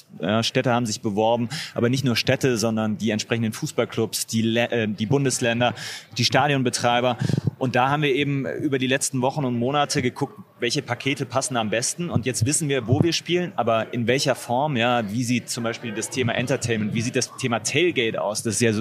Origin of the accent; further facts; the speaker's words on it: Düsseldorf, North Rhine-Westphalia, Germany; Und als Düsseldorfer habe ich natürlich auch große Sympathien dafür gehabt.